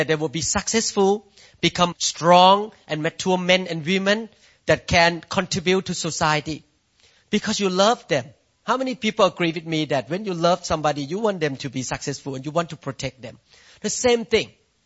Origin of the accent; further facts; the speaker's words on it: Thailand; I grew up in Thailand as a Buddhist man.